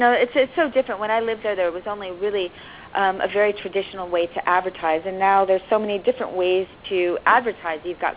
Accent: Chicago, Illinois, United States; also born or lived in Tokyo / London / Los Angeles; I'm originally from Chicago.

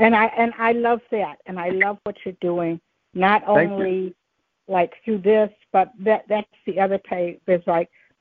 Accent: Michigan, United States; because like I said, I was there 1 year and I'm from Michigan.

